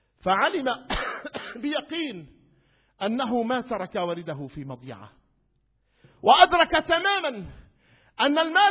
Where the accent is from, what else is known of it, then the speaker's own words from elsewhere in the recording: Idlib, Idlib Governorate, Syria; يعني أنا من إدلب، إذا حبيت إدلب يعني أنا مؤمن؟